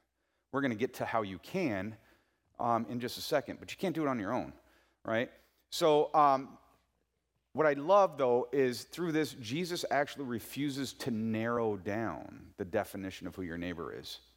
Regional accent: California, United States; I grew up in California, and so we didn't really have much snow.

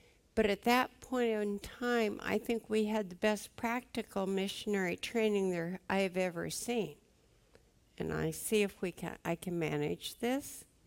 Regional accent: Los Angeles, California, United States; And I grew up in the Los Angeles area.

